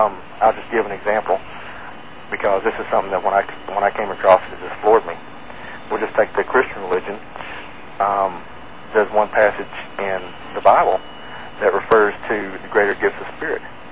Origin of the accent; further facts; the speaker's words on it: Texas, United States; I mean, I grew up in Texas. I lived in the South just about my whole life.